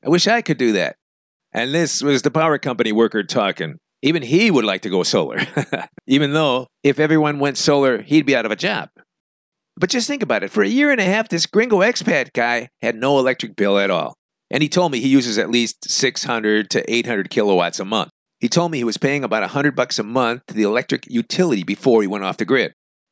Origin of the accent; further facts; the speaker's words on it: Chicago, Illinois, United States; Remember, I'm from Chicago.